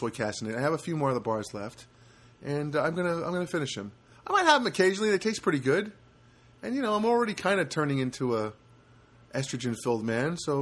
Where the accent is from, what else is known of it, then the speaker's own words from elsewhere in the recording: New Jersey, United States; I grew up in New Jersey. I grew up in a kind of neighborhood where there was a sense of community